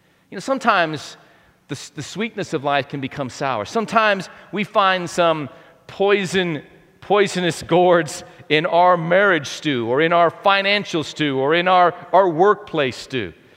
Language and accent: English; Lubbock, Texas, United States; People say, hey, where are you from? I like saying Lubbock, Texas, versus Baal Shalishah.